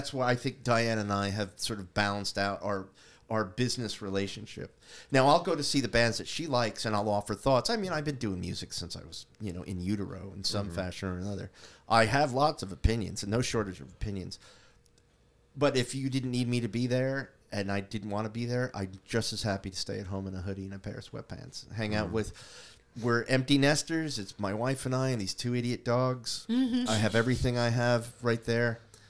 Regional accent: Oakland, New Jersey, United States; I grew up in Oakland, New Jersey, north of here, right on the New York State border.

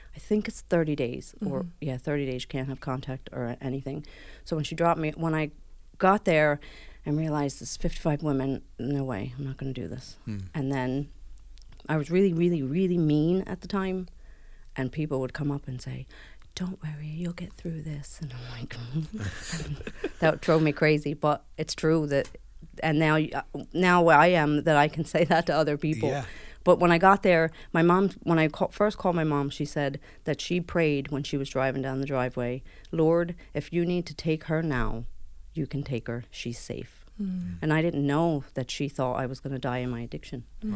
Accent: Philadelphia, Pennsylvania, United States; moved away as an adult; also born or lived in New York; I come from Philadelphia, Pennsylvania in America. And, yeah, I was born and reared there and never left until I came here.

